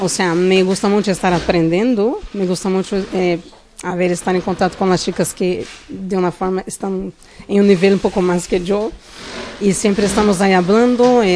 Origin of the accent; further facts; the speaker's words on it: Brazil; Spanish is a second language; now in Spain; Sí, soy brasileña.